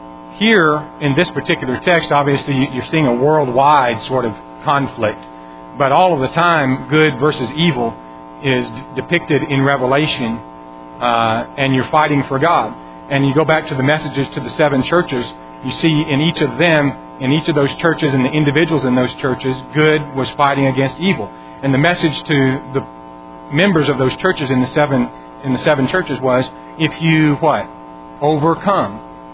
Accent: Colorado, United States; the big mountains that you might see in the Smokies or out where I grew up in Colorado.

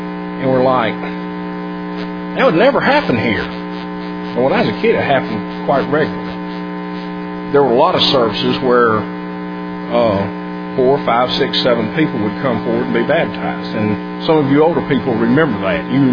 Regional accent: Alabama, United States; I grew up in Alabama. And I grew up in an area that had lots of Churches of Christ.

